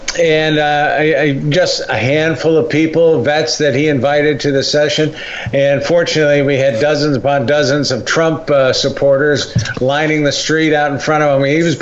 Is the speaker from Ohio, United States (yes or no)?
yes; Cincinnati, Ohio, United States; And, you know, I'm from Cincinnati.